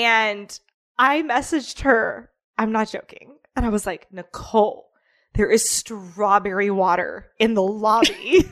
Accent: Midwest, United States; I grew up poor in the Midwest.

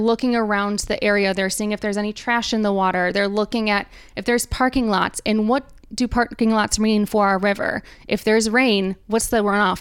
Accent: Rochester, New York, United States; I grew up here in Rochester. I'm a Rush Henrietta kid.

